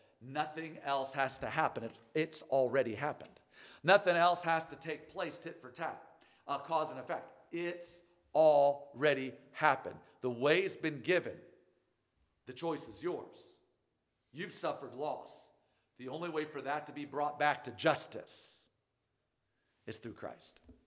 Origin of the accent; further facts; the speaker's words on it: Akron, Ohio, United States; I grew up in Akron, Ohio, and I thought, I feel sorry for everybody not born here.